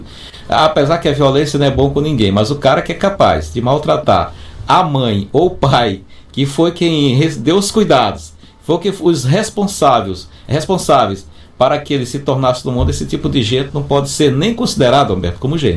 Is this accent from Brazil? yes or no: yes; Bequimão, Maranhão, Brazil; lá na cidade de Pinheiro, que inclusive é na minha região, eu sou de Bequimão, a regional fica em Pinheiro, que é conhecida como a Princesa da Baixada.